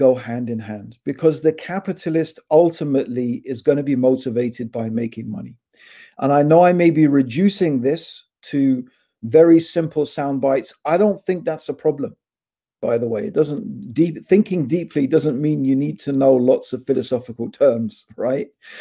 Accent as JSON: {"language": "English", "region": "Dar es Salaam", "country": "Tanzania", "tie": "born there", "said": "I was born myself in Tanzania, in Dar es Salaam in Tanzania, right? I went to a private school, a place called Ampleforth College."}